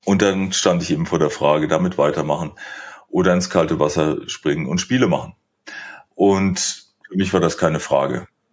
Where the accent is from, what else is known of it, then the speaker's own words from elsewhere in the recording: Rhineland-Palatinate, Germany; in der Pfälzer Gegend, wo ich aufgewachsen bin